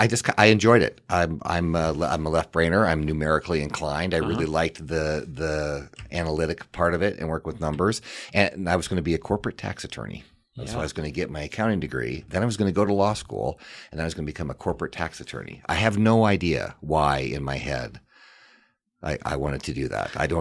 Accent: Missoula, Montana, United States; So it was fun to go to school in my hometown. And that meant a lot to me. What it provided me is unbelievable opportunity. You know, a lot of my friends are still in Missoula.

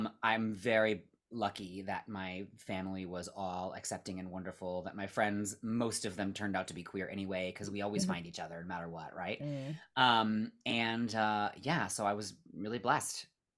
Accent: California, United States; growing up in the Bay Area was fabulous.

